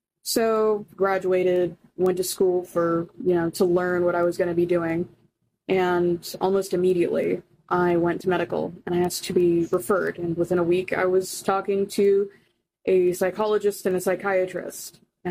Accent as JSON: {"language": "English", "region": "Florida", "country": "United States", "said": "And I come from a very conservative state. I come from Florida."}